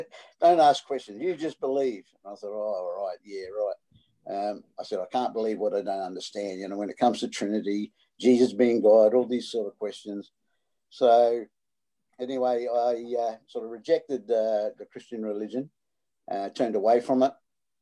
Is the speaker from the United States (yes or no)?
no; Adelaide, South Australia, Australia; I'm also from Adelaide.